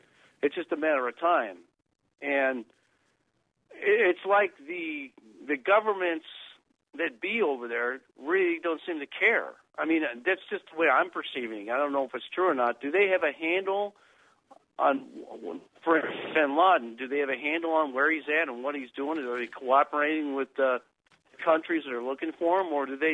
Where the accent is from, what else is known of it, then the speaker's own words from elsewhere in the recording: United States; What I'm concerned about as an American, I know the whole entire general population of Middle East seems to hate us.